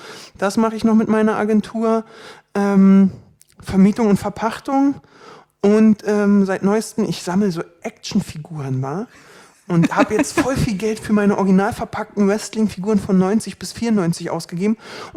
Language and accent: German; Berlin, Germany; Ich bin ursprünglicher Berliner.